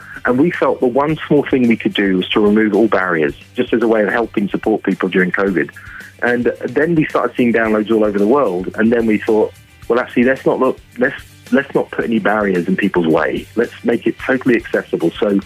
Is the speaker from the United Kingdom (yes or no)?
yes; England, United Kingdom; now in Vancouver, Canada; Despite my accent, I'm nearly a dual citizen, so I'm almost Canadian. But originally from England, but we're based in Vancouver.